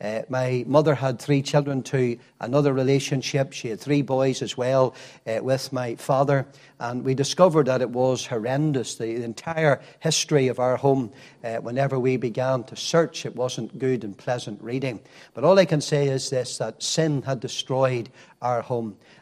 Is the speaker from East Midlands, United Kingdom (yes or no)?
yes; Nottingham, East Midlands, United Kingdom; born there; I was born in England. I know you're hard to believe whenever you hear this accent, but I was born in Nottingham